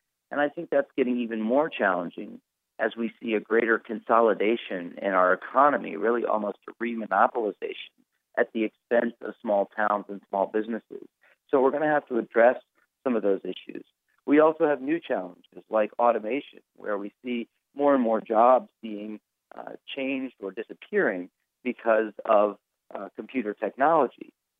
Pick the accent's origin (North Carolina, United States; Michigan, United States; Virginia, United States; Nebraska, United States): Virginia, United States; as someone who's been born and raised in Virginia